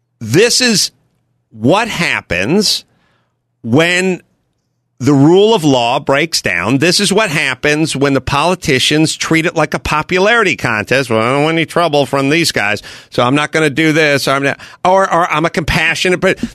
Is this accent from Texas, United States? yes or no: no; Los Angeles, California, United States; For those who know Los Angeles a little bit, you know, there's downtown. But I grew up in the Valley.